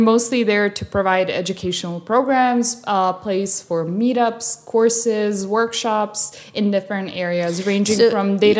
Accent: Serbia; So I was away from Serbia for 7 years.

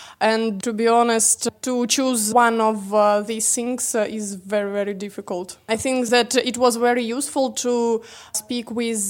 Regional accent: Russia; English is a second language; I'm from Russia.

